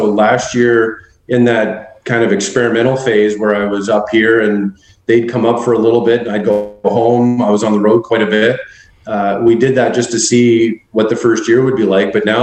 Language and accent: English; Chelsea, Quebec, Canada; moved away as an adult; it's in Chelsea, Quebec, which is just 20 minutes north of Ottawa. So that's okay. where that's right. where I was born and raised until I was about 20 when I left